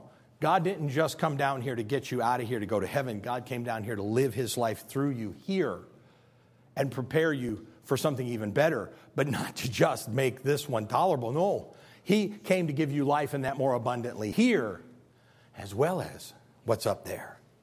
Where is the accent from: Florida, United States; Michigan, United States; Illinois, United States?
Illinois, United States; Spring Valley; born there; I was born February 1st, 1967 to … I was born in Spring Valley, Illinois.